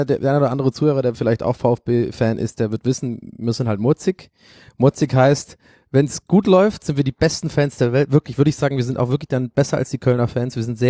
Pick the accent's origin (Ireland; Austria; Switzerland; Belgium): Ireland; weil ich bin in Irland geboren und da aufgewachsen.